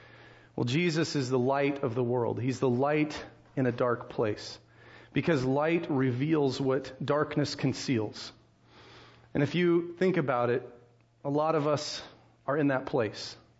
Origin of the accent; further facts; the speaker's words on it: United States; We're all about, I'm an American, and you know, my family, we like being Dutch